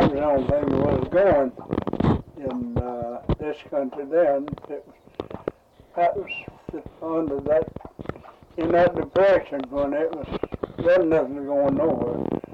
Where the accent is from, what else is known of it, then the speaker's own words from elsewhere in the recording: Lee City, Kentucky, United States; I was born in a little town over here called Lee City on the Red River.